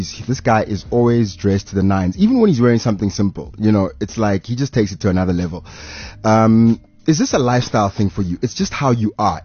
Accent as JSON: {"language": "English", "town": "Pretoria", "region": "Gauteng", "country": "South Africa", "tie": "born or raised there", "said": "I grew up in Pretoria."}